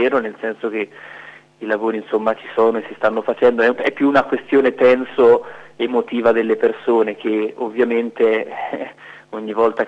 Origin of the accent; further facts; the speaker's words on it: Senigallia, Marche, Italy; io sono senigalliese, sono nato a Senigallia, vengo da Senigallia da sempre